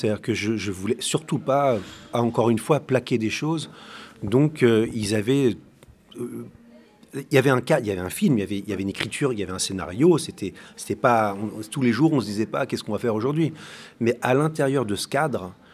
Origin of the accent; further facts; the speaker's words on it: France; Moi, je suis français.